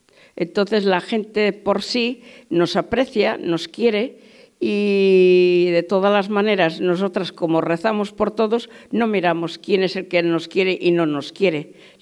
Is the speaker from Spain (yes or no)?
yes; Pontones, Cantabria, Spain; also born or lived in Galizano; Sí, en Pontones. Yo nací en Galizano, pero he vivido en Pontones.